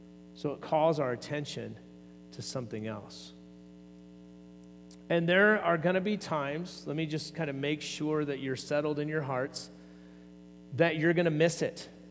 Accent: Oregon, United States; When I was in kindergarten or first grade, I was walking home from Crooked River Elementary School in eastern Oregon.

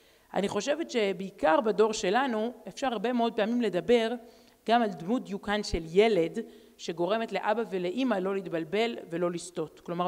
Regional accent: Texas, United States; moved away as an adult; now in Israel; בגיל 18 עליתי לבד ממעמקי הגלות, מעיירה קטנה בטקסס, שם גדלתי בתור מסורתי לייט, לייט, לייט, לכל היותר, בין רבבות של גויים.

